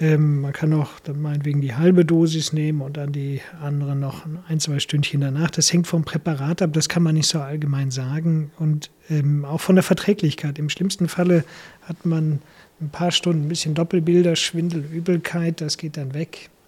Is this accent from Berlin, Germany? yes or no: no; North Rhine-Westphalia, Germany; Und dann kommen wir hier aus dem Rheinland, ne? Fastelovend, Kölsche Jung.